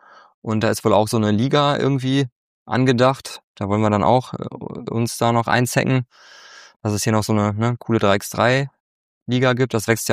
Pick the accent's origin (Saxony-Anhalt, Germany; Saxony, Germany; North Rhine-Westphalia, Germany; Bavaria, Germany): North Rhine-Westphalia, Germany; Wiehl; Also ich komme aus Wiel. Keine Ahnung, ob das jemand kennt, ist bei Gummersbach, ist ja eher durch Handball bekannt, ne, so Richtung Köln.